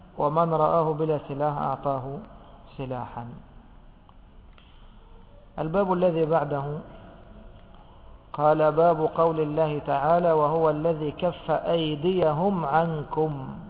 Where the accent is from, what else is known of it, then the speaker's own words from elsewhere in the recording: Egypt; معروفة عندنا في مصر هذا، استحياهم احنا نسميه كلحهم